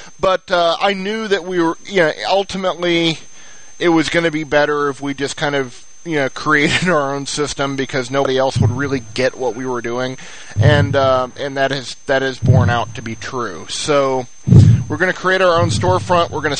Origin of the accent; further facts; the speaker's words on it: Texas, United States; because, you know, I'm Texan and we listen to our gut.